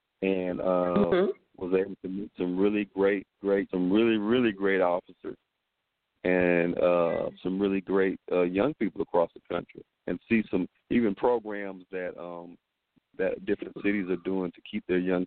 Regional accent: Indianapolis, Indiana, United States; Yeah, I mean, I was raised in Indianapolis, so I wasn't raised in the South.

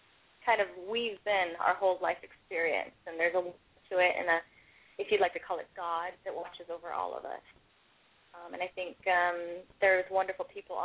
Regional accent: Tahoe, United States; Yeah, well, I'm from Tahoe, so fish used to come around a lot.

